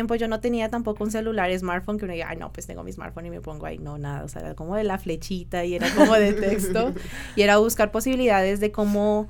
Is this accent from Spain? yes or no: no; Pasto, Nariño, Colombia; Pues yo no soy de acá, entonces... Fue a mi ciudad, estuvo 2 meses.